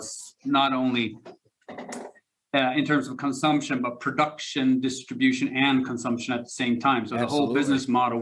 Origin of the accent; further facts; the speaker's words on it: Stockholm, Stockholm County, Sweden; English is a second language; also born or lived in New York; Well, I grew up here in Stockholm, Sweden, but we did move to the U.S.